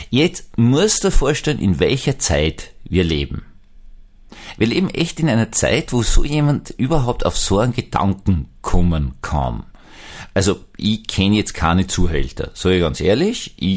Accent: Austria; Weiß nicht genau, bin ja Österreicher

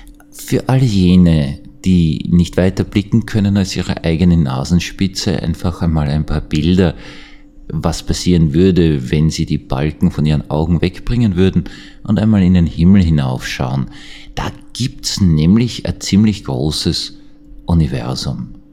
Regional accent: Vienna, Austria; Als Wiener kann ich das sagen

